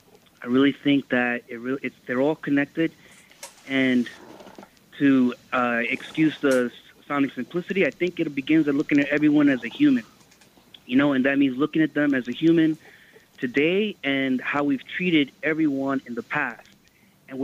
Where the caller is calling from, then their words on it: Queens, New York, United States; I'm calling from Queens.